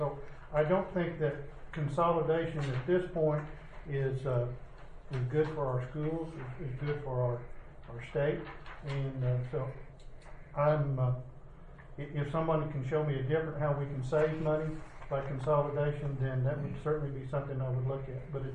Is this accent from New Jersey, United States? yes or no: no; Oklahoma, United States; I grew up in Seminole County, graduated from Lyman High School. I'm a small businessman. I'm an attorney there in Wewoka, and that's where my roots are.